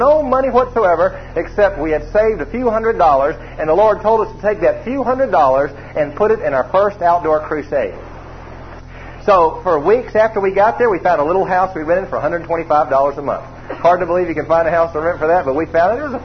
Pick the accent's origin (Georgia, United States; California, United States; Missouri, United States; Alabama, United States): Georgia, United States; Atlanta; also born or lived in Tulsa / Vidalia; And I grew up in Atlanta, but that's where we were moving to, Vidalia, Georgia. I mean, you know, booming metropolis of 10,000 people. Kind of a shock after I'd grown up in Atlanta and lived in Tulsa.